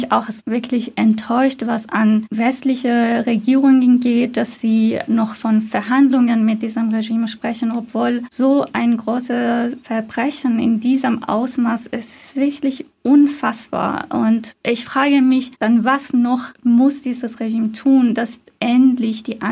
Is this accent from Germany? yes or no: no; Iran; Und ich glaube, das ist unsere Aufgabe, nicht nur als Iraner, sondern auch alle Menschen.